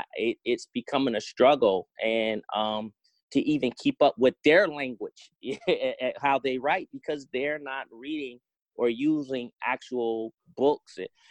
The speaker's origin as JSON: {"language": "English", "town": "Detroit", "region": "Michigan", "country": "United States", "said": "I'm from Detroit originally, as my bio says."}